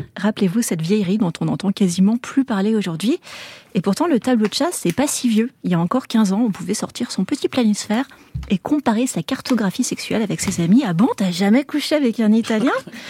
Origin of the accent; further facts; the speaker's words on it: France; quand on est français et blanc, on se rend pas forcément compte d'à quel point ces fantasmes ethniques ou nationaux sont blessants. Nous, on est associés au libertinage et à des French lovers